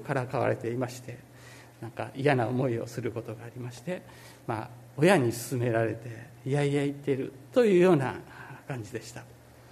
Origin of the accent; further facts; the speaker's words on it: Yosano, Kyoto, Japan; 私の出身は京都府北部にあります、与謝郡与謝野町というところです。